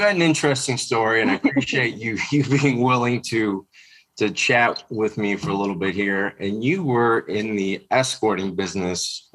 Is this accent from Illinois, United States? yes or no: yes; Chicago, Illinois, United States; now in Los Angeles, United States; I'm from Chicago. It's like 10 degrees. I left that, but now I'm cool California.